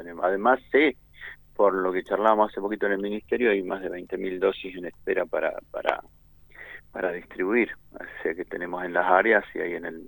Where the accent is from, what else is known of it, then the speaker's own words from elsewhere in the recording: Tucumán, Argentina; yo vengo de Tucumán